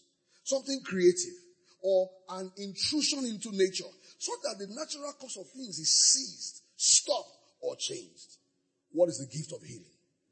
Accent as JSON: {"language": "English", "town": "Ibadan", "region": "Oyo", "country": "Nigeria", "tie": "born or raised there", "said": "I grew up in Ibadan, so I know Amala is Ibadan's identity."}